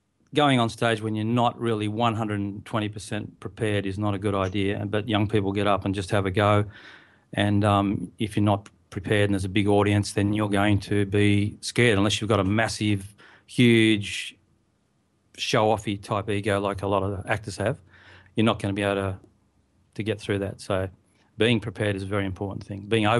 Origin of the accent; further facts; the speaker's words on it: Tasmania, Australia; You know, I grew up in Tasmania.